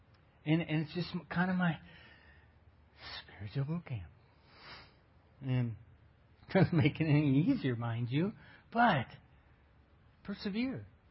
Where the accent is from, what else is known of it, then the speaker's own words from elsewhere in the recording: Iowa, United States; Back in the day, I grew up in Iowa, and the farmers would keep pretty good records of when they planted and what they did